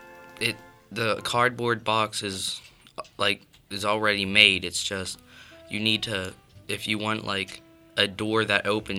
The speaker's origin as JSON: {"language": "English", "town": "Pittsburgh", "region": "Pennsylvania", "country": "United States", "said": "I'm from Carrick."}